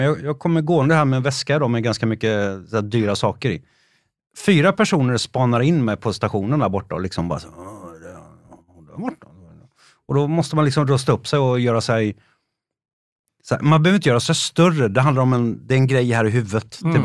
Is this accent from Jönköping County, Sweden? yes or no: no; Trollhättan, Västra Götaland County, Sweden; also born or lived in Kalmar; Ja, jag är född i Kalmar, men jag uppväxte i Trollhättan.